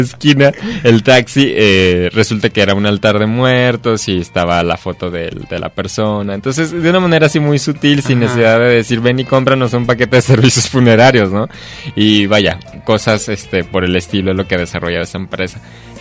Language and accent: Spanish; Mexico; nosotros como mexicanos